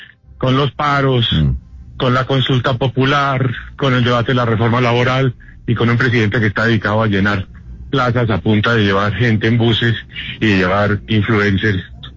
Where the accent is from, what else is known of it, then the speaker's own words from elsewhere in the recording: Colombia; después somos los colombianos los que vamos a pagar las consecuencias